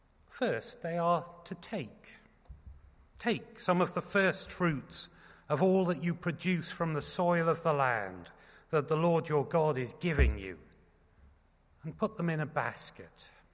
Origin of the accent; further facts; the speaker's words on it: United Kingdom; We are British people, after all.